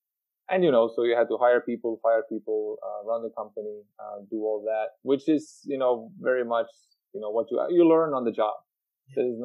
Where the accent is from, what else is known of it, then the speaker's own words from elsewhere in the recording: Tallinn, Harju County, Estonia; also born or lived in United States; I'm from Tallinn, Estonia. And so I was raised and born here. And after States, I moved back to Estonia